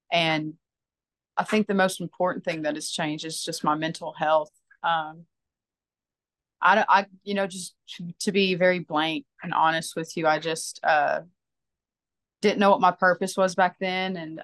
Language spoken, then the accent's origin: English; Jacksonville, Tennessee, United States; also born or lived in Nashville; I'm still living in Jacksonville, Tennessee. I've always lived here.